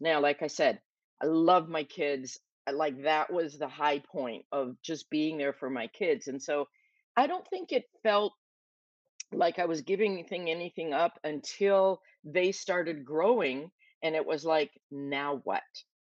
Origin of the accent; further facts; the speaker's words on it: Minnesota, United States; So I grew up in Minnesota, little tiny town, 250 people.